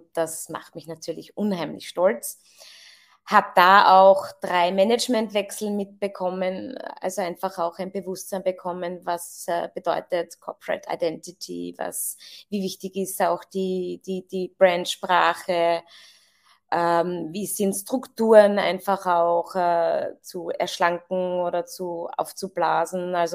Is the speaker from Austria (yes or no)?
yes; Salzburg, Austria; Ich bin eine gebürtige Salzburgerin, bin dort wirklich auf der Alm, bereits in einem Gastronomiebetrieb und dann später auch in einem Hotel aufgewachsen.